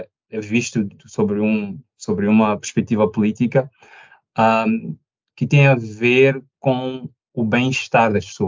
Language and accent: Portuguese; Maputo, Mozambique; moved away as an adult; now in Portugal; eu nasci e cresci em Maputo, capital de Moçambique. Aos 18 anos, mais ou menos, vim a Portugal para tirar a licenciatura.